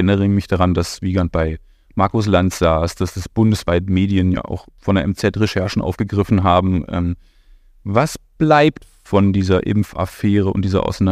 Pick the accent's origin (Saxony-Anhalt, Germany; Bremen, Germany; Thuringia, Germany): Saxony-Anhalt, Germany; Halle; als Hallenser, der hier wohnt